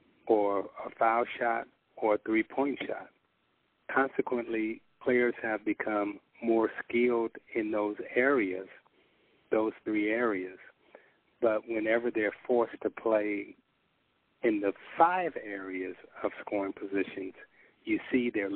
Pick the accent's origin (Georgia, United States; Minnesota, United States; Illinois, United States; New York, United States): Illinois, United States; Chicago; Well, Chicago, you know, I'm from Chicago